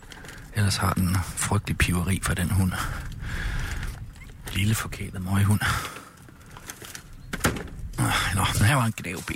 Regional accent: Jutland, Denmark

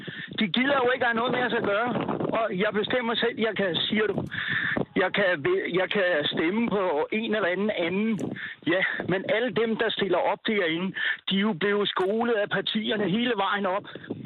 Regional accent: Borup, Zealand, Denmark; og jeg er fra Borup.

